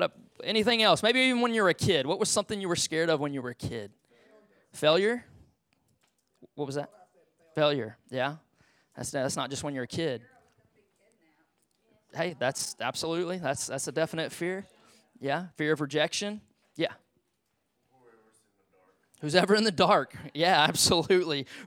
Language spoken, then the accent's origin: English; Silsbee, Texas, United States; I grew up in Beaumont, Silsbee, Texas, just up the road here